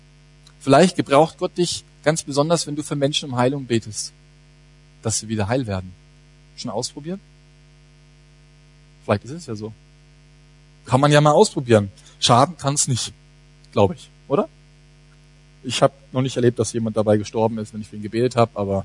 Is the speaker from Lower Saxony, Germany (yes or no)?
no; Würzburg, Bavaria, Germany; Als ich meine erste Andacht gehalten habe als Jugendlicher in meiner Heimatgemeinde in Würzburg